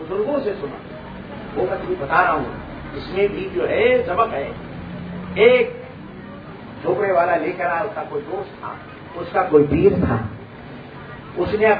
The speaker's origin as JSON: {"language": "Urdu", "country": "India", "said": "ہم ہندوستانی ہیں, ہندوستان میں جئیں گے, ہندوستان ہی میں مریں گے."}